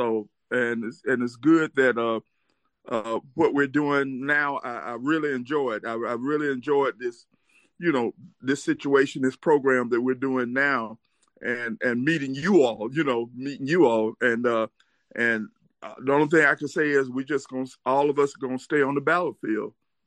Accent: Atlanta, Georgia, United States; I grew up here in Atlanta, and my father was doing the same thing back then

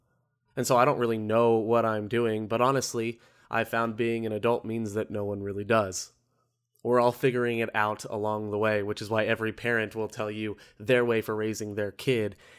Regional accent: Orlando, Florida, United States; I'm from Orlando.

